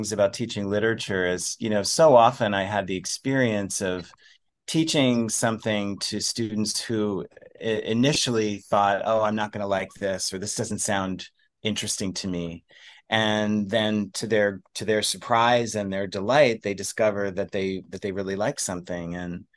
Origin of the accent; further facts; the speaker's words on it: Pennsylvania, United States; I'm going to be doing a book event in my hometown. And Pennsylvania is a conservative state. A lot of people in the community I grew up in are rather conservative